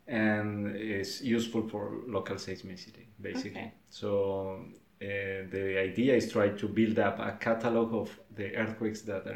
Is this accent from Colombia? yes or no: yes; Colombia; I'm coming from Colombia.